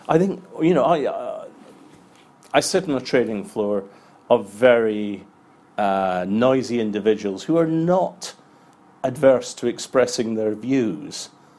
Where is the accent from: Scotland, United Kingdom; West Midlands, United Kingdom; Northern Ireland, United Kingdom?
Scotland, United Kingdom; accent: Scottish; you can tell by my accent that I'm a Scot